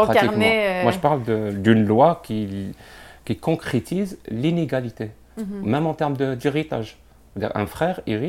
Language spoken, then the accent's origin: French; Algeria; je suis algérien, je suis marié depuis 10 ans.